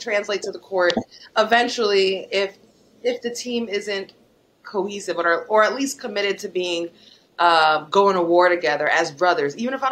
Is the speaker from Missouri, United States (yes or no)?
no; New York, United States; I do believe as a New Yorker, and maybe I am biased, I do believe New York has the potential to blow up a superstar